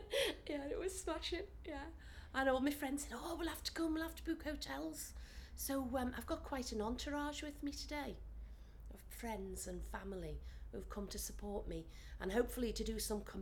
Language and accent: English; Liverpool, North West England, United Kingdom; I'm from Liverpool. The best place in the world.